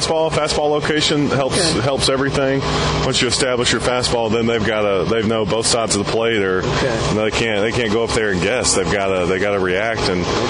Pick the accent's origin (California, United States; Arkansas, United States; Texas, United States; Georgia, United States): Georgia, United States; Newnan; Back in Georgia, back in my hometown, Noonan, Georgia.